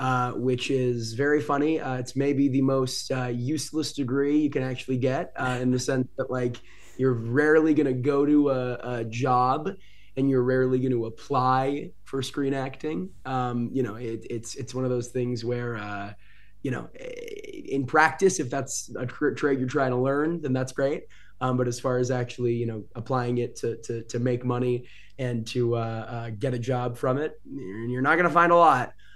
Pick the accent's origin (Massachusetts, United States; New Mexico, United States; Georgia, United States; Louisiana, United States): Massachusetts, United States; Boston; now in Los Angeles, United States; People always say I'm from Boston originally, the East Coast of the U.S.